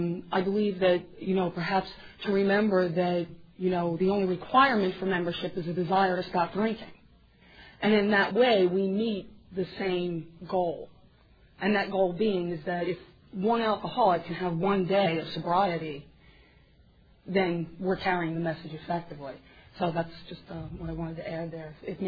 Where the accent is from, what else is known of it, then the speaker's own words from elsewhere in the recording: St. James, New York, United States; I am an alcoholic, and I'm from St. James, Long Island, New York.